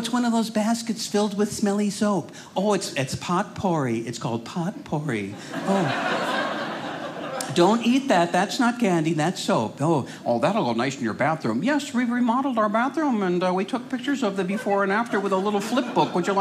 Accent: Rochester, Minnesota, United States; So I grew up in Rochester, Minnesota

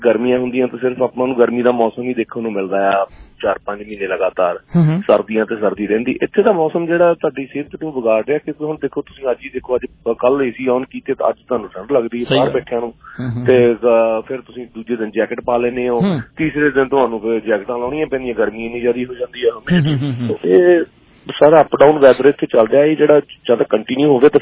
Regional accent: Punjab, India; moved away as an adult; now in Canada; ਪੰਜਾਬ ਦੇ ਵਿੱਚ ਜੰਮੇ ਪਲੇ ਆ, ਉੱਥੋਂ ਆਏ ਆ

